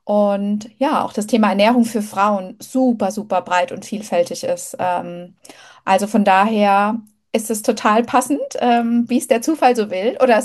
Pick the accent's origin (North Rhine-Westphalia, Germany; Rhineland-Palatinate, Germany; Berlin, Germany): Rhineland-Palatinate, Germany; Ludwigshafen; also born or lived in Mannheim; Genau, ich komme aus Mannheim, ursprünglich aus Ludwigshafen, also alles so eine Bubble.